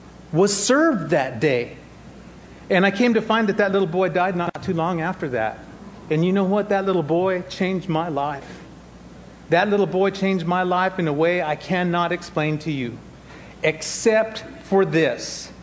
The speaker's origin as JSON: {"language": "English", "region": "New Mexico", "country": "United States", "said": "By the way, I'm from New Mexico, not from Alabama, therefore the beaner."}